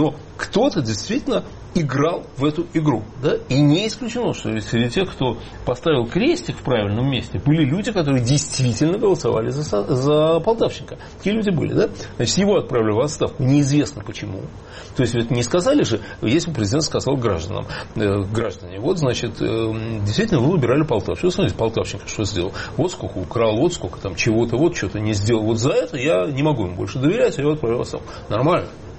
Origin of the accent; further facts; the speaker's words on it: Saint Petersburg, Russia; я сам из Питера, вообще-то говоря, ну, не из этих питерских, а просто из Питера. Но у меня есть, в Питере, естественно, много друзей осталось.